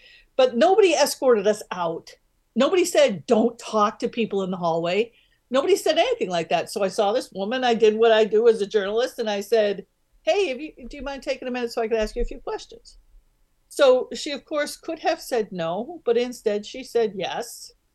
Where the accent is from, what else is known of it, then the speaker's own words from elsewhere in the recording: Pennsylvania, United States; these big names that come to town, I'm from Pennsylvania.